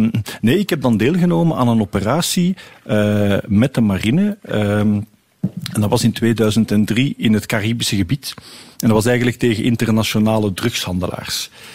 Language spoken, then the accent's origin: Dutch; Belgium; Dus wij konden als Belg die drugshandelaar niet arresteren.